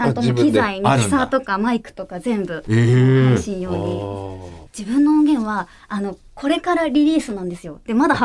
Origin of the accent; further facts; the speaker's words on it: Shonan, Kanagawa, Japan; 私はもう地元湘南なので、ちょっと海感ある曲を最近は作ってもらって、